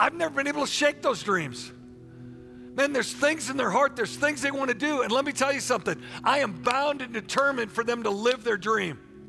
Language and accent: English; Missouri, United States; for me, I grew up in Missouri. I could have said, yeah, I'm out of the mainstream. I'm in a forgotten place here.